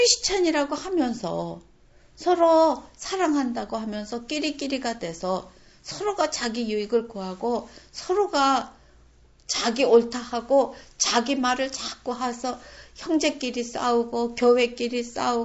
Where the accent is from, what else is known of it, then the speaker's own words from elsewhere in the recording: South Korea; 제가 한국 사람으로서 또 가진 마음도 있잖아요.